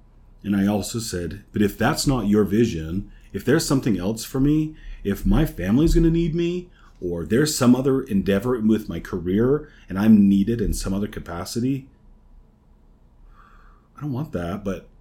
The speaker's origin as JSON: {"language": "English", "region": "Arizona", "country": "United States", "tie": "born or raised there", "said": "We grew up together in Arizona."}